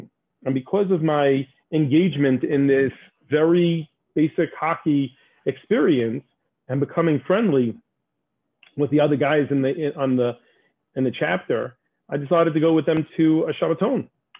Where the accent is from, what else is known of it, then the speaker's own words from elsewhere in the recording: Long Island, New York, United States; I grew up here on Long Island. You know, I've spent most of my life, I spent my entire life on Long Island in one community or another.